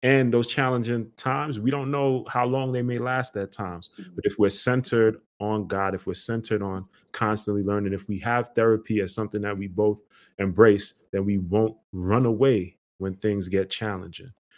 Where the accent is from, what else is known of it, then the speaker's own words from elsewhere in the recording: Brooklyn, New York, United States; You know, we grew up in Canarsie. That's right next to Brownsville.